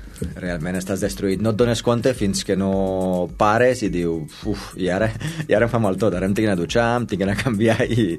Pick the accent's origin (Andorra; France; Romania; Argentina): Romania; born there; Catalan is a second language; jo vaig néixer a Romania ara fa uns 38 anys. De ben jove, amb 10 o 11 anys, et diria, ja vaig començar a fer atletisme.